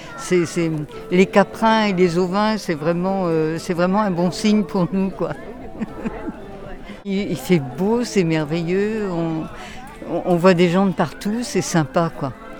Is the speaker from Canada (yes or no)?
no; Brittany, France; Moi, je viens de Plinac, hein, à côté. Et donc, où je vis, où j'habite depuis toujours, je suis née là-bas.